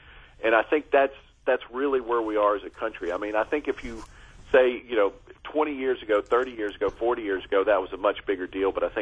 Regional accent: Nashville, Tennessee, United States; For instance, I'm from Nashville, Tennessee, Davidson County, the capital city.

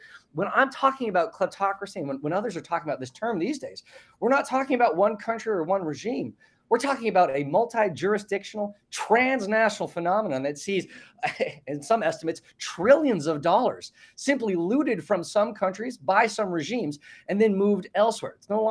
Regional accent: United States; I'm talking about, certainly as an American, for largely American audiences

